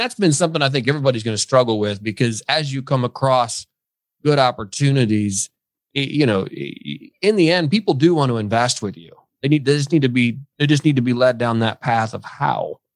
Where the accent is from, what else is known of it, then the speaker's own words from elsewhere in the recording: Indiana, United States; that I grew up in Indiana, but coming down South, I mean, the conversations are longer here on the phone.